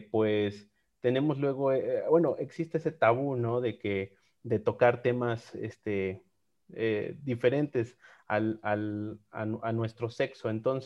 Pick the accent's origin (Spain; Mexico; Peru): Mexico; como somos los mexicanos.